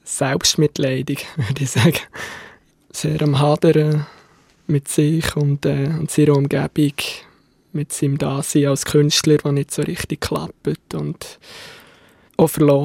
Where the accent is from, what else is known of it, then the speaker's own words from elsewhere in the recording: Gampelen, Bern, Switzerland; also born or lived in Biel; Also ich bin 32. Ich bin in Gampelen aufgewachsen. Das ist am Neuenburgersee. Zins in die Schule, Nachbardorf und dann schon gleich auf Biel gezügelt